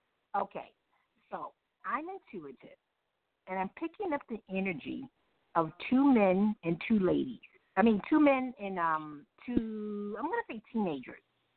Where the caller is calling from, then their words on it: Brooklyn, New York, United States; I'm calling from Brooklyn, New York.